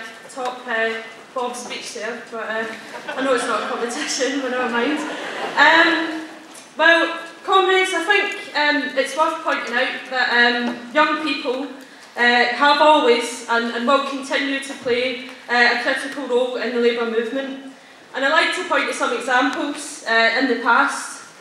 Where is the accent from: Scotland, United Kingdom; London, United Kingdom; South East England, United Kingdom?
Scotland, United Kingdom; Glasgow; I know because I come from Glasgow